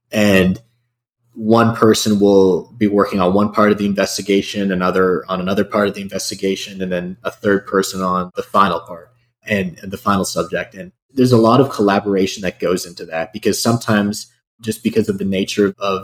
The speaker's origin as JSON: {"language": "English", "region": "Ontario", "country": "Canada", "tie": "born or raised there", "said": "I grew up in Canada for quite a while, lived just outside Toronto."}